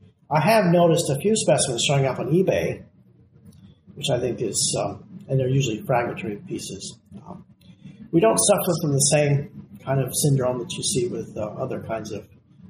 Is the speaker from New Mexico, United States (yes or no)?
yes; New Mexico, United States; I come from New Mexico, so you can think of the great Chaco and houses in Chaco Canyon or something like that.